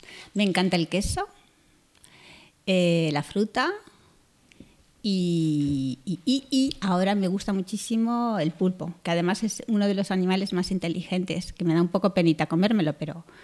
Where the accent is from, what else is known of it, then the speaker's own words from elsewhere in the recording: Madrid, Community of Madrid, Spain; born there; Pues nací en Madrid, un 26 de junio de 1958.